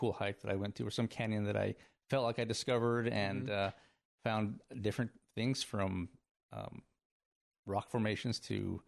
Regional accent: Flagstaff, Arizona, United States; now in Yuma, United States; And although I do consider Yuma home now, growing up in Flagstaff was just, for me, it was a blessing to be able to be around nature

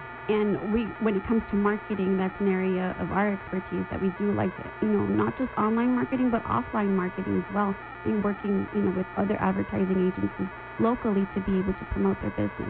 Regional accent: Yuma, Arizona, United States; I'm from Yuma. And then to come back after I was gone for a few years for college

